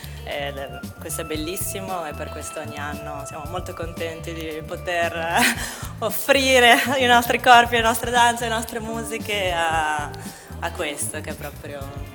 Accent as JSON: {"language": "Italian", "town": "Bologna", "region": "Emilia-Romagna", "country": "Italy", "also_born_or_lived": "Paris, France", "said": "vengo da Bologna, sono nata a Parigi"}